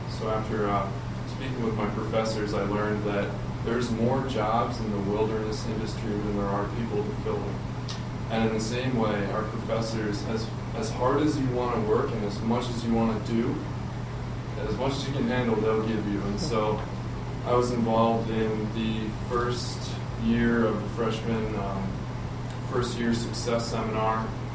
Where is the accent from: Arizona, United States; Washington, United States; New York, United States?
New York, United States; Bronx; I'm originally from the Bronx, New York, and I came up here and I took a backpacking course